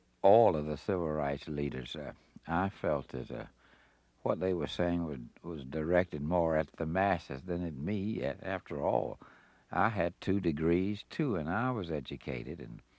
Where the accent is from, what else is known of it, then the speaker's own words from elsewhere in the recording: Selma, Alabama, United States; born there; I was born there in Selma.